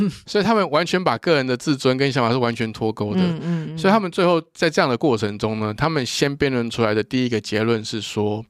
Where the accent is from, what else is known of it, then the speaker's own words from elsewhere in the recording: Taiwan; also born or lived in United States; 因为我小时候是在美国念书，我大概小学的时候回台湾啊，我就很快会有文化冲击。